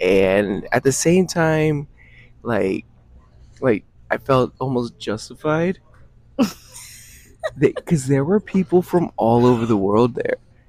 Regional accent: Tampa, Florida, United States; You know, the fact that I am from Tampa, I would say was the only reason I knew I would be able to make it from Gasparilla to the event.

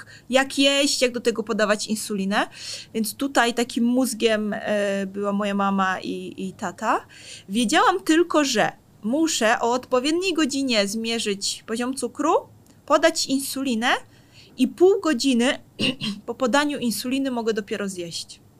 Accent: Warmian-Masurian Voivodeship, Poland; No ja pochodzę z Mazur, gdzie w moim miasteczku są 2 jeziora

